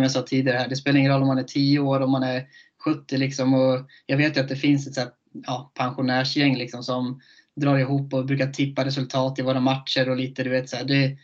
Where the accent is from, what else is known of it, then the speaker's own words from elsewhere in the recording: Köping, Västmanland County, Sweden; Jag är från Köping och det är ju... En och en halv timme till Stockholm.